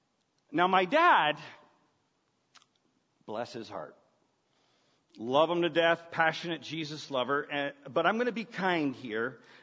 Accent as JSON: {"language": "English", "town": "Brampton", "region": "Ontario", "country": "Canada", "said": "One day, I came home to Brampton from Western. And driveway of our house was a brand new car."}